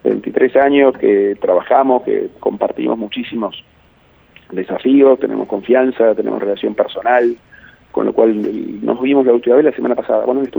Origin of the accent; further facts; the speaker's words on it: Argentina; yo soy alguien del laburo, como muchos argentinos, muchos que nos escuchan